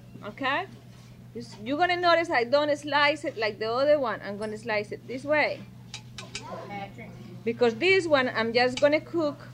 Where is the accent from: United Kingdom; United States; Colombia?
Colombia; Medellin, Antioquia; In Medellin, a big city.